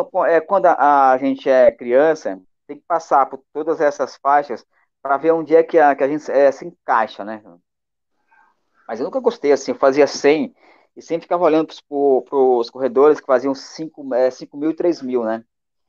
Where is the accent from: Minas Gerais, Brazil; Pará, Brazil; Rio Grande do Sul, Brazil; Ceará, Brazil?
Ceará, Brazil; Fortaleza; eu comecei a correr com 15 anos de idade, né? Lá em Fortaleza. Sou de Fortaleza.